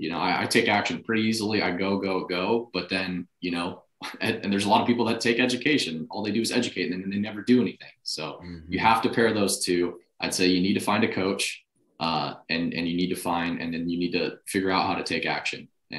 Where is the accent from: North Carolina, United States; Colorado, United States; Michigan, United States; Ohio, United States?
Colorado, United States; I'm originally from Colorado, and the goal is to get back to Colorado and raise a family at some point